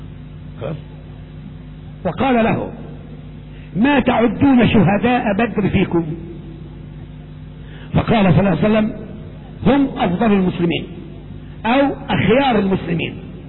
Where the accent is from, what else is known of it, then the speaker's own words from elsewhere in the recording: Egypt; ده مشهور عندنا في مصر حتى